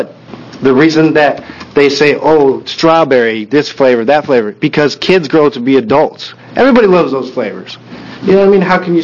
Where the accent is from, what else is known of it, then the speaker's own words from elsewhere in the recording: Washington, United States; now in Hawaii, United States; No, from Washington.